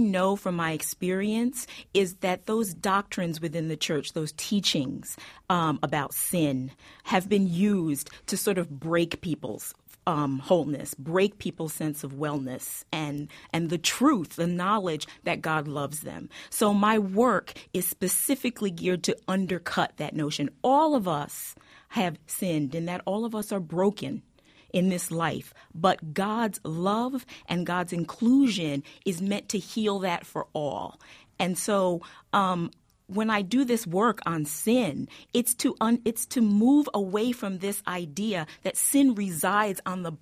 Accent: Camden, New Jersey, United States; I grew up in Camden, New Jersey. And for anybody that knows anything about Camden, that is one of those environments where low expectations are the order of the day.

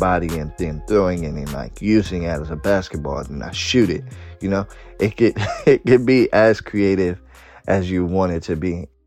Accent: Oakland, California, United States; I'm from Oakland, California. I am 27 years young.

